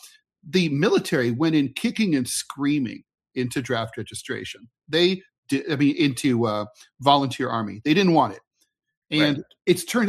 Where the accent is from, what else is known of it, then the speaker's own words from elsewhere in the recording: Rust Belt, United States; I'm from the Rust Belt. I was poor. I missed meals.